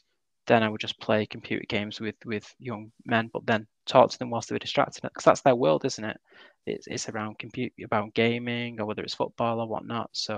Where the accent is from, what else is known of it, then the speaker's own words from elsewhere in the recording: Manchester, North West England, United Kingdom; You know, I'm from Manchester